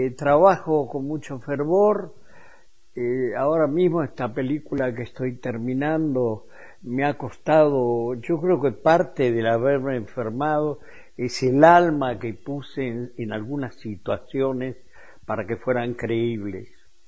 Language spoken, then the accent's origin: Spanish; Argentina; a mí también me pasa, como argentino en la Argentina, mi corazón está acá